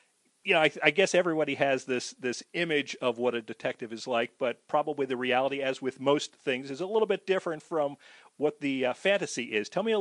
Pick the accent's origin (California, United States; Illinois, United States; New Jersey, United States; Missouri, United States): New Jersey, United States; Cranford; Like you, I grew up in Cranford. I'm a bit older than you